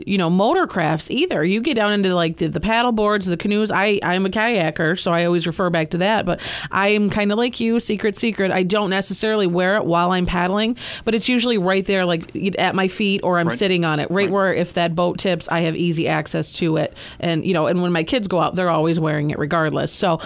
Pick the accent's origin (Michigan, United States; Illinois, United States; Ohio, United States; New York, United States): New York, United States; Brownville; I grew up in Brownville, and I went to General Brown.